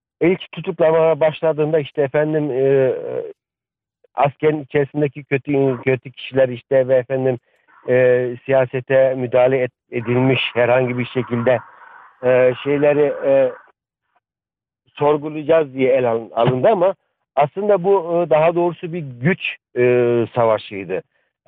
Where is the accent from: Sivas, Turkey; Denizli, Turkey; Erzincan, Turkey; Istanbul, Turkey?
Sivas, Turkey; now in Cologne, Germany; Sivas'tan.